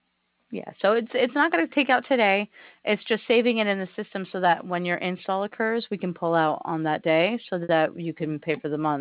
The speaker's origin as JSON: {"language": "English", "country": "St. Barthélemy", "said": "Yeah, see, I'm from St. Barts."}